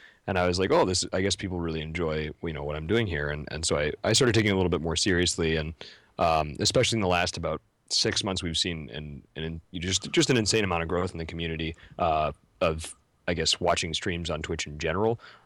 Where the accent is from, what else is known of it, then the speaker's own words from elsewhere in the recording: New York, United States; a breeding ground for serious players in New York, because I am a New Yorker.